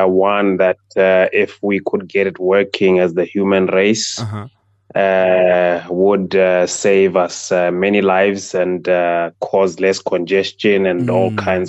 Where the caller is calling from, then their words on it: Brits, North West, South Africa; I'm joining from Brits.